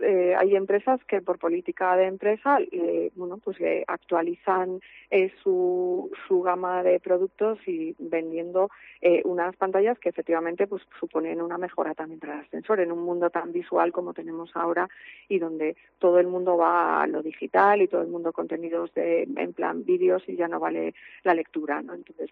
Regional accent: Galicia, Spain; te contesto como buena gallega, depende

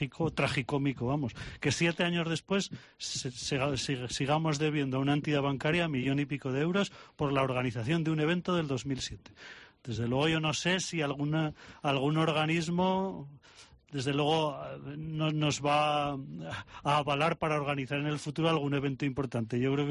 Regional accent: Jaca, Aragon, Spain; Yo, como jaqués, como oscense y como aragonés

